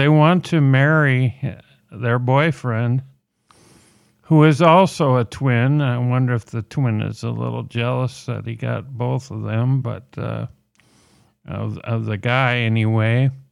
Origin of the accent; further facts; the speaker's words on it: Minnesota, United States; They are from Minnesota, my home state.